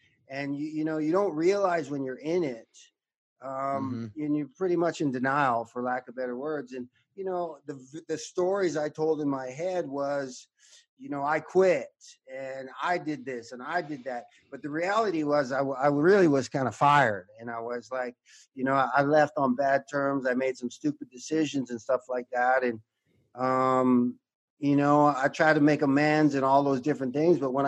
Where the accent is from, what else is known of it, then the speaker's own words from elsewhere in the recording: North Vancouver, British Columbia, Canada; Well, I'm from a small town in Canada, North Vancouver, BC. And I grew up an only child